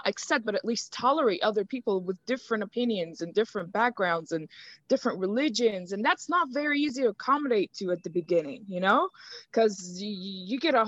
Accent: Riyadh, Riyadh Province, Saudi Arabia; also born or lived in Kuwait; now in Sharjah, United Arab Emirates; So I'm actually Egyptian. I was born in Kuwait, raised in Saudi, Riyadh to be very specific. And then I moved to Sharjah, UAE. Growing up in Riyadh was such a such a humbling experience, honestly, because it's a very communal country

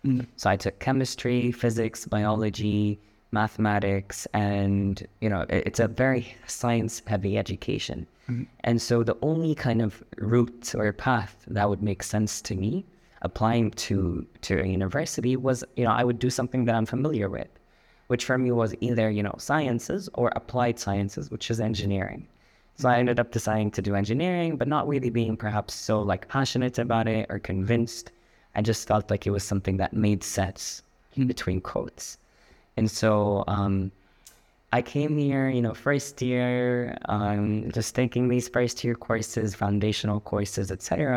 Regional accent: Saudi Arabia; I'm Palestinian Jordanian, but I grew up in Saudi Arabia my whole life.

